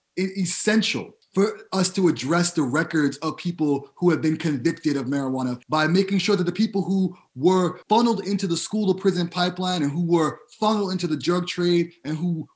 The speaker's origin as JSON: {"language": "English", "town": "Bronx", "region": "New York", "country": "United States", "said": "I'm originally from the Bronx."}